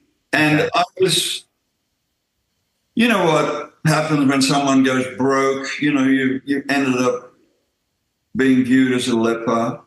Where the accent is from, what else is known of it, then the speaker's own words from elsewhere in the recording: Australia; and we come from Australia, and as you know, Australia's post-Christian. Normally in Australia, we're the only people in our street going to church.